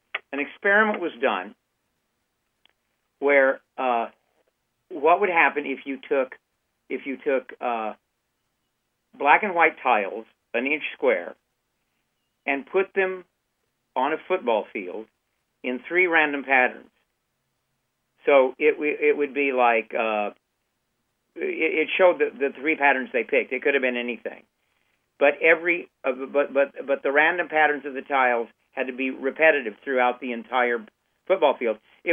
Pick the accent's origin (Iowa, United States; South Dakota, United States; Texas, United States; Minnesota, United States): Texas, United States; also born or lived in California; Yes, I was raised in the Nazarene Church in Texas and Southern California, which is evangelical, and I was a believer as a child